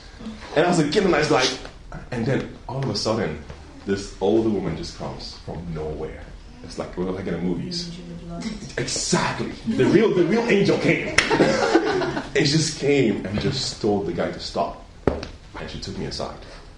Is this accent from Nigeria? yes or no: yes; Nigeria; born there; I was born in Nigeria, right?